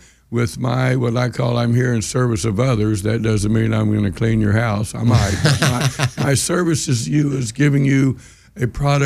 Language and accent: English; Houston, Texas, United States; And I'm from Texas originally, Houston, Texas.